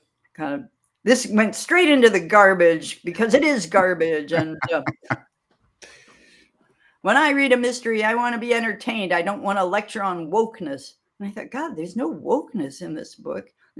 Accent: Kansas, United States; I grew up in Kansas, as everyone knows by now

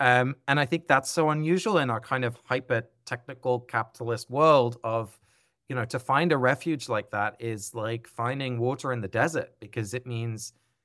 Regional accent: England, United Kingdom; I grew up in England in a, secular household. I didn't go to church. Religion wasn't part of my parents or grandparents or friends' lives.

